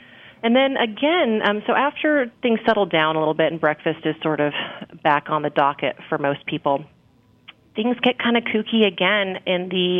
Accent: Scotland, United Kingdom; oatmeal, of course, and being Scottish, it's almost the Scottish national dish.

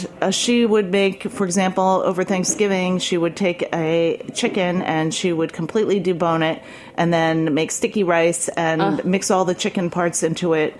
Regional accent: Rumson, New Jersey, United States; I'm actually from Rumson, New Jersey, which is in Monmouth County.

